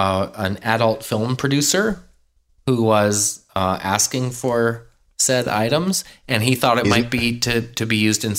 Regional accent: Halifax, Nova Scotia, Canada; also born or lived in Charlottetown; As a kid growing up in Charlottetown and then Halifax, that was my first exposure to Toronto culture and what went on there.

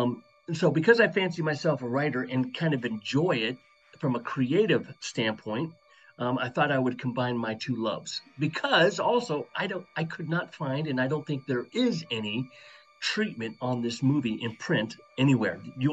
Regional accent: Seattle, Washington, United States; I'm from Seattle originally, so he worked at Boeing.

